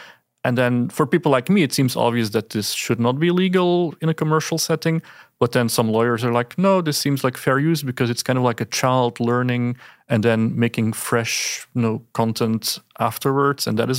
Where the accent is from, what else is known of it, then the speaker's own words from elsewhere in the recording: Belgium; now in California, United States; so I'm from Belgium. My wife is from Bosnia. We cannot really live anywhere where not one of us is a foreigner, right? Except in California, I feel like we're both here and no one cares that we have an accent.